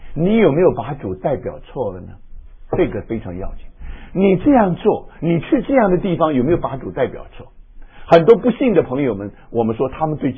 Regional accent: China; 因为我不是日本人嘛，我是中国人嘛

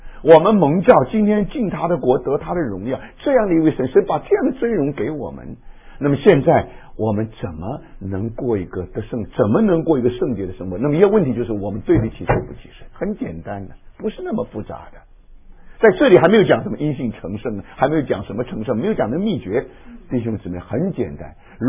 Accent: China; 因为我不是日本人嘛，我是中国人嘛

